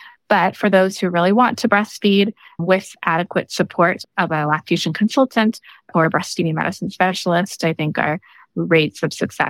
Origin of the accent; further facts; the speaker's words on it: Seattle, Washington, United States; now in Bay Area, United States; I am originally from the Seattle, Washington area.